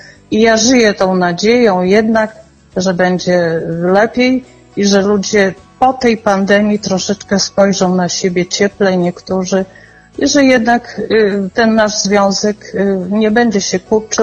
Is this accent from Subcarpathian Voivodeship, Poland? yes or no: yes; Rzeszów, Subcarpathian Voivodeship, Poland; Urodziłam się w Rzeszowie, mieszkam w Rzeszowie. Jedyny przełom było 3 lata pracy nad morzem.